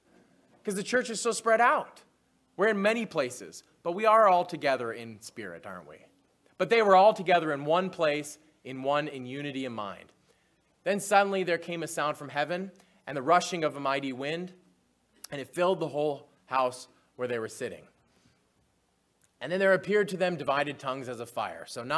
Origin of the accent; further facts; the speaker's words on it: North Dakota, United States; My grandparents were Arkansas. I grew up in North Dakota, as you know.